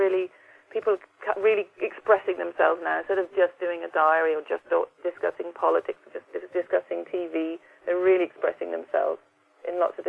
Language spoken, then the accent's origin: English; England, United Kingdom; she's Portuguese and I'm English